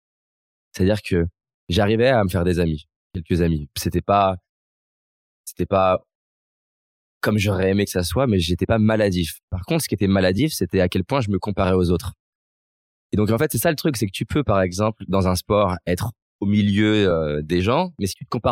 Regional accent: Lyon, Auvergne-Rhône-Alpes, France; j'ai grandi à Lyon, mes parents ils ont divorcé quand j'avais 2 ans, et donc j'ai grandi d'un côté à Vaux-en-Velin-la-Soie qui est une cité, et de l'autre côté à Villeurbanne, je faisais des allers-retours une semaine sur deux

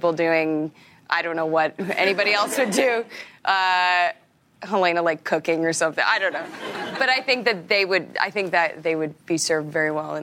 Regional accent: Regina, Saskatchewan, Canada; I'm from Regina.

